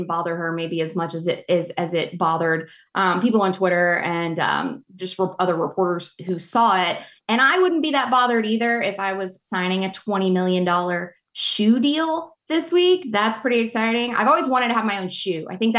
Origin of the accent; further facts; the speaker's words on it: Indianapolis, Indiana, United States; Like, as I'm also from Indianapolis, just like you, Charlie